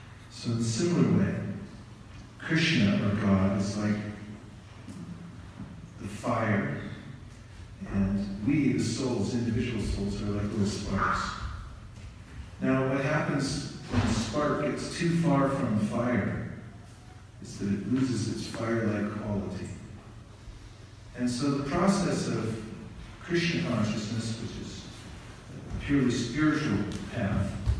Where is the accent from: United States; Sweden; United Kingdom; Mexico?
United States; California; I'm from California.